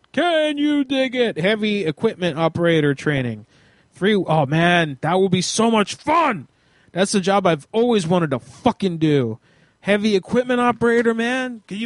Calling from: Pennsylvania, United States; also born or lived in Las Vegas; Well, I'm calling from Central PA, you see, but I've got a cell phone. I moved out here a few years ago.

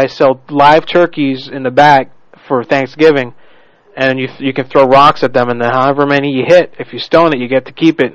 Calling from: Orlando, Florida, United States; I'm calling from Orlando … I am well known around here.

